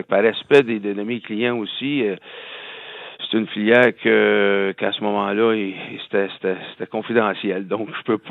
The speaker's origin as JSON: {"language": "French", "town": "Salaberry-de-Valleyfield", "region": "Quebec", "country": "Canada", "tie": "born or raised there", "lives_now": "Los Angeles, United States", "said": "revenir au Québec, puis à Valleyfield, chaque fois que je viens faire un tour à Valleyfield, je vais voir mon patelin où j'ai grandi"}